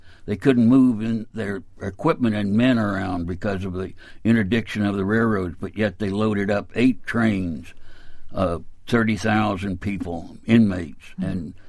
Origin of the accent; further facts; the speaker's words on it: Florida, United States; I had never seen snow as I was raised in Florida